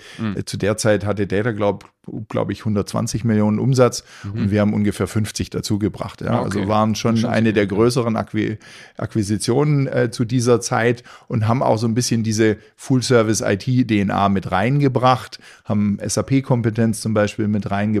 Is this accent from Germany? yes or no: yes; Stuttgart, Baden-Württemberg, Germany; also born or lived in Ostalb / Ulm / Nuremberg; geboren irgendwie auf der Ostalb, dann Stuttgart 10 Jahre, dann nochmal 10 Jahre ein bisschen weiter östlich in Ulm und studiert dann in Franken, in Nürnberg